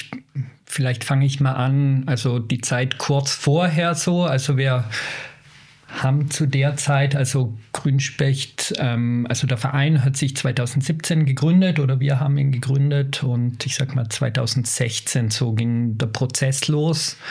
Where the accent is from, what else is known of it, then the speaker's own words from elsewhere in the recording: Bolzano, Trentino-Alto Adige, Italy; ich komme ursprünglich aus Südtirol, aus Bozen, also ganz andere Ecke, aber habe da studiert